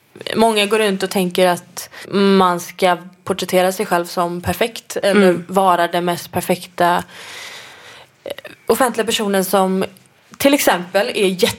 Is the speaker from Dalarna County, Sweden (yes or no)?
no; Gothenburg, Västra Götaland County, Sweden; Nej, jag föddes i Göteborg, 13 minuter efter min tvillingbrorsa. Växte upp ute på Hisingen, tillsammans med mina två bröder, mamma och pappa, och min mormor och morfar.